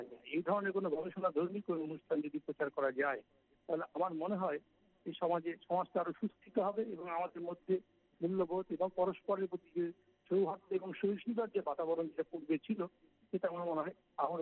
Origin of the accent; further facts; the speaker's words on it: West Bengal, India; now in Malda, India; পশ্চিমবঙ্গের মালদা জেলায় কর্মসূত্রে থাকি। আমার বাড়ি পশ্চিমবঙ্গের দক্ষিণ দিনাজপুর জেলায়।